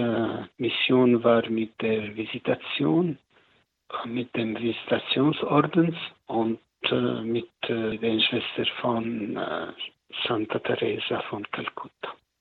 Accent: Lebanon; born there; German is a second language; moved away as an adult; also born or lived in Rome; Ja, also ich bin geboren im Libanon. Ich bin gekommen nach Rom um 1986.

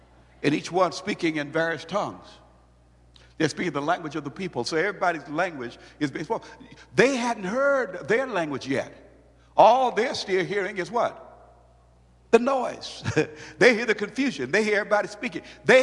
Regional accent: Brooklyn, Illinois, United States; if I came from Brooklyn, Illinois, St. Louis, Missouri area. So if you speak with a St. Louis accent, and … I said, oh Lord, you messing with me now. You took me all the way back to my childhood.

